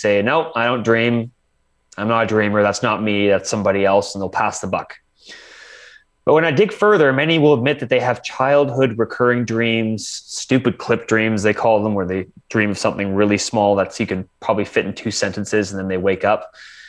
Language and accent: English; Canada; So me as a Canadian here picking on the Yanks.